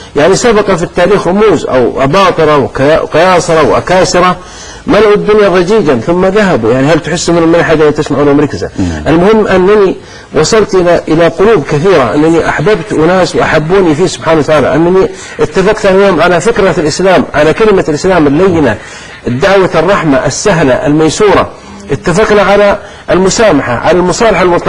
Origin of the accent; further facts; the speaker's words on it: Saudi Arabia; قلت هذا شأن جزائري، أنا سعودي والترشيح والانتخاب شأن جزائري